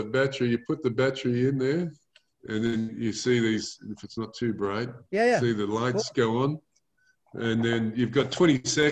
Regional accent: Geelong, Victoria, Australia; I'm doing it with a lot of cool people that I'm from Geelong, actually. It was made down there

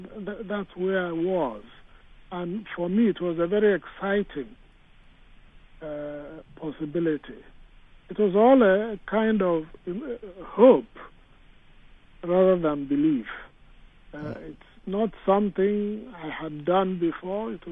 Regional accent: Nigeria; first language Igbo; English is a second language; But I spoke Igbo, and that was my mother tongue.

